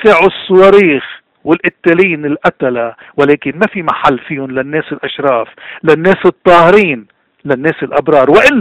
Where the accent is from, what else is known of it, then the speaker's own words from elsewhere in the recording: Lebanon; ما عاد عندنا بلبنان سياسيين عندهم الجرأة إلا قلة